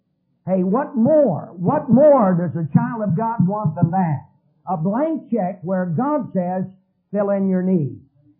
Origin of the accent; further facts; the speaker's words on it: Asheville, North Carolina, United States; When I was a little boy growing up in Asheville, North Carolina, we had two little Boston Bull Terriers.